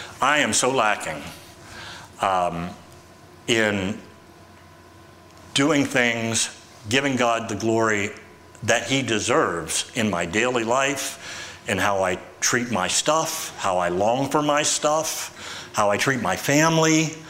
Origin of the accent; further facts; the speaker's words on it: Westernport, Maryland, United States; I mean, that's no knock on Westernport. I grew up there. I love it. It's my hometown.